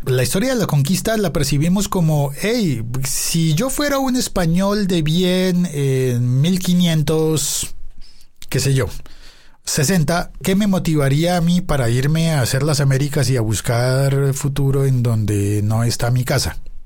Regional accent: Colombia; A veces las malas personas nos hacen muchísimo daño a los colombianos de dos maneras.

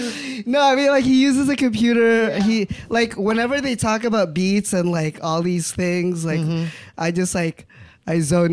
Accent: Costa Mesa, California, United States; I'm from Costa Mesa, California.

